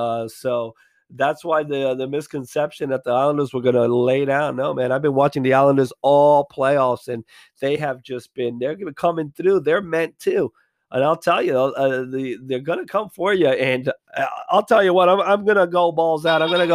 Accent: New York, United States; born there; it's got nothing to do that I was born in New York or whatever

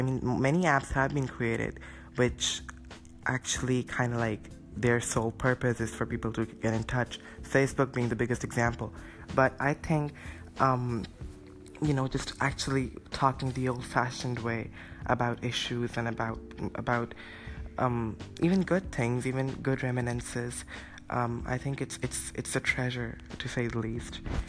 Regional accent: Lahore, Punjab, Pakistan; I'm from Lahore, Pakistan.

